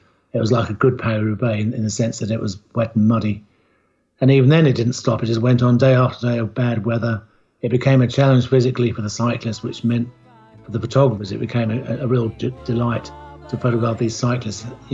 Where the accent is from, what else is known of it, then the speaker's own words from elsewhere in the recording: United Kingdom; It was fantastic to see, especially as a British guy.